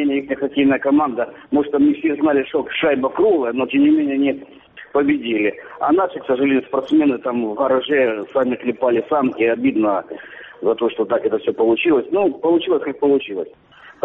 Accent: Sloviansk, Donetsk Oblast, Ukraine; я со Славянска, зовут меня

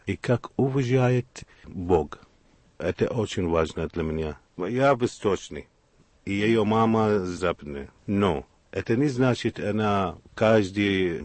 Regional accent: Baghdad, Baghdad Governorate, Iraq; now in Kyiv, Ukraine; Я из Ирака, из Багдада.

